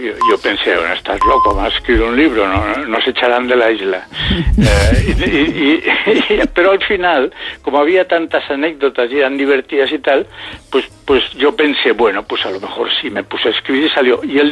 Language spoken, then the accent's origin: Spanish; Catalonia, Spain; yo soy catalana